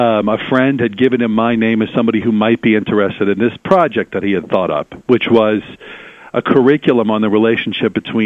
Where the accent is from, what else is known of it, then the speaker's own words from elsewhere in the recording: New Orleans, Louisiana, United States; I'm a native New Orleanian. I'm from New Orleans, Louisiana.